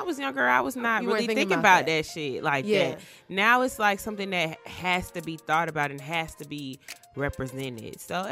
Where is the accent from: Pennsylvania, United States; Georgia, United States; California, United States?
Georgia, United States; Atlanta; Anyway, so on vacation, a lot of people are like, oh, where you from? I'm from Atlanta.